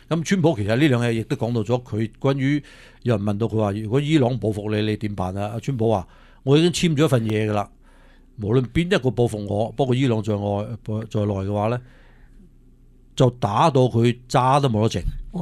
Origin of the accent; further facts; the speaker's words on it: San Francisco, California, United States; 嚟检验下我哋加州啊，检验下我哋呢一个三藩市啊